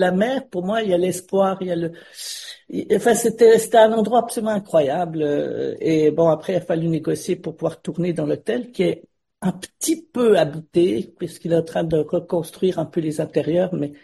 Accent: Switzerland; moved away as an adult; Moi, c'est vrai que je suis parti de la Suisse à 25 ans avec l'idée de faire de la photo.

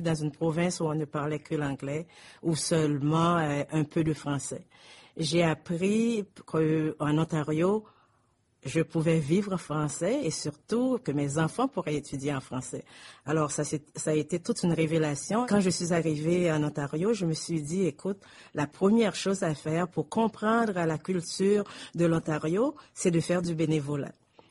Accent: Haiti; now in Canada; Je suis arrivée d'Haïti en 1972, et parce qu'à l'époque, on parlait beaucoup de multiculturalisme, on savait qu'on acceptait les immigrants

